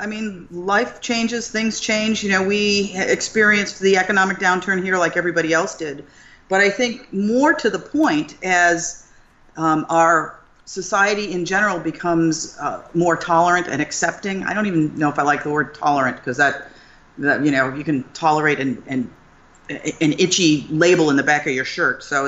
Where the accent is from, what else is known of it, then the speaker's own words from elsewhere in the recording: New York, United States; now in Key West, United States; Yeah, I grew up in Western New York, and I moved here from New York City.